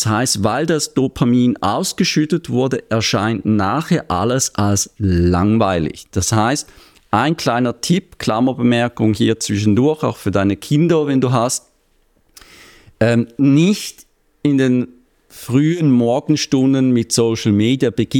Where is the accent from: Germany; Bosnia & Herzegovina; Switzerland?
Switzerland; Und ich beschreibe das als Schweizer natürlich so wie so ein Käse mit Löchern drin.